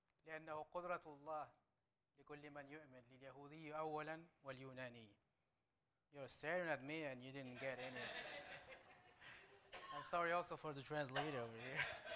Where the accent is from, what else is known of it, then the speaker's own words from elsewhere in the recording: Morocco; moved away as an adult; now in United States; I was born into a Muslim family in Morocco. I'm from Morocco. I was born and raised there. So I grew up as a Muslim.